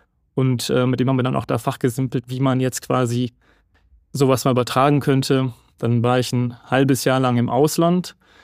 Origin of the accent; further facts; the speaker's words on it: Münster, North Rhine-Westphalia, Germany; born there; ich bin in Münster geboren, habe in Münster studiert, lebe immer noch in Münster